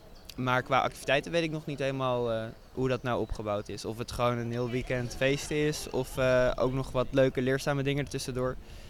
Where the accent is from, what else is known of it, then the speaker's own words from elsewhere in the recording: Utrecht, Netherlands; Wij kwamen allemaal uit de regio Utrechtse Heuvelrug en zo. En ik kom dan uit Opkoude, dus net weer andere kant van Utrecht, maar ongeveer Utrecht allemaal.